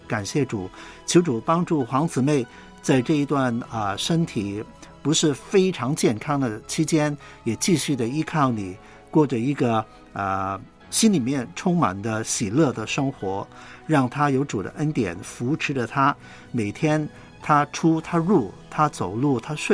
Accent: Guangdong, China; 幸好我是广东人，

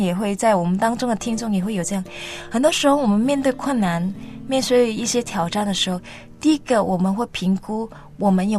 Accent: China; 对，很自傲，就是说我是中国人，

